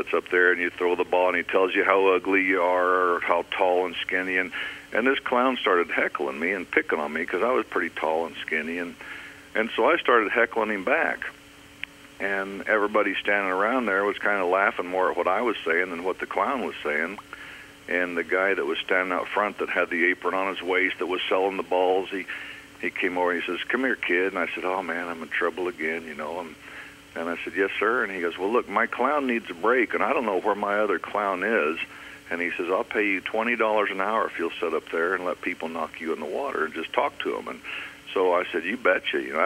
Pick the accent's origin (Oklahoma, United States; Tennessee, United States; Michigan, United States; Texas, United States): Oklahoma, United States; Oklahoma City; I was raised here in Oklahoma City and spent my whole childhood growing up around the Del City, Choctaw area